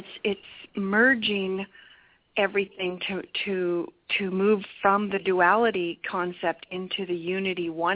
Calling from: Alberta, Canada; I'm calling from Alberta, Canada.

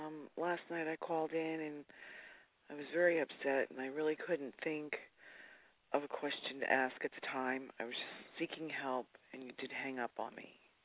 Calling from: Pennsylvania, United States; Pennsylvania.

